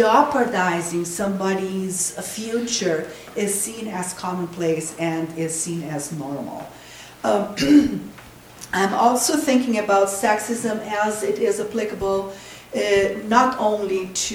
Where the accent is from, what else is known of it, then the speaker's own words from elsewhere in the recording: Brazil; We come from Brazil